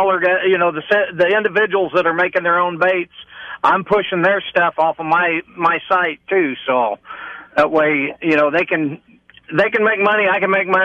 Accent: Kansas City, United States; Unfortunately, I know you're from out in Colorado, and I'm from Kansas City.

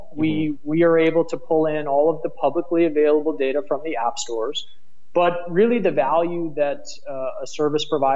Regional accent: United States; accent: American; moved away as an adult; now in Berlin, Germany; Yeah, my American accent does give me away.

